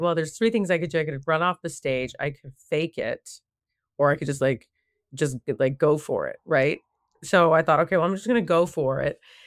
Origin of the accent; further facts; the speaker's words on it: Canada; born there; I was born in Canada on a farm.